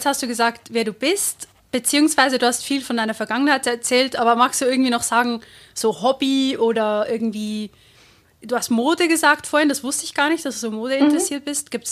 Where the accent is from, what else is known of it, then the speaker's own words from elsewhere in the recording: Switzerland; Ich spreche Hochdeutsch, Hochdeutsch. Und ich sage das immer Hochdeutsch, weil bei uns Schweizer und Schweizerinnen gibt es ja keine